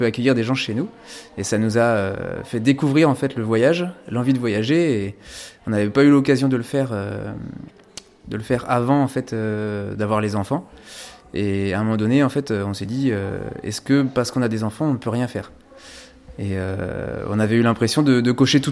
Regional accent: Centre-Val de Loire, France; nous sommes du Loiret, à côté de Gien.

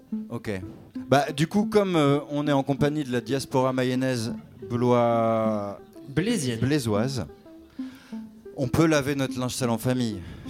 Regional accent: Lille, Hauts-de-France, France; On vient de Lille. Vous connaissez Lille? C'est vraiment tout au nord.

